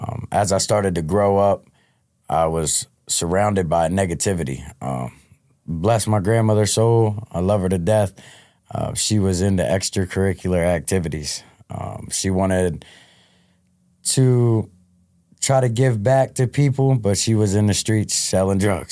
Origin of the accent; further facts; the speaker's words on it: Delaware, United States; Yeah, born and raised in Delaware.